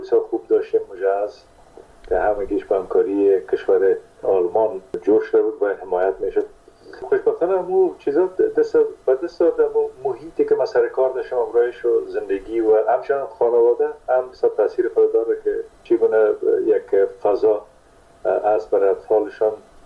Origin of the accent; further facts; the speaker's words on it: Kunduz, Afghanistan; born there; در قندس در اون زمانی که ما به دنیا آمدم، پدرم در اسپینزر قندس مصروف ایفای وظیفه بوده و در اون زمان البته تا سنای 3 سالگی را ما در قندس بودیم، مکتب نرفتیم در قندس،